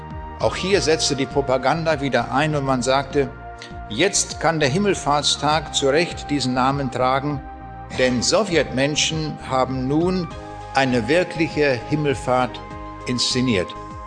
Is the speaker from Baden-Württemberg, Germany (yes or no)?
no; Braunschweig, Lower Saxony, Germany; Ich komme aus Braunschweig. Wo liegt Braunschweig?